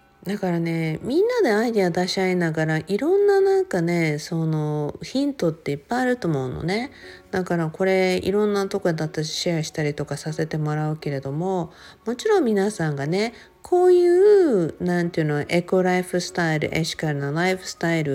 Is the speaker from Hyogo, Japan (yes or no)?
no; Okinawa, Japan; 私は沖縄で生まれ育ったので、